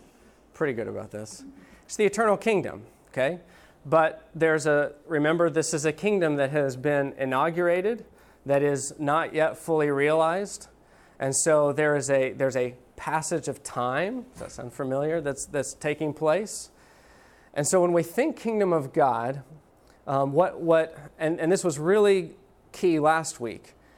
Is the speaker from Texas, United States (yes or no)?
yes; Dallas, Texas, United States; I'm from Dallas.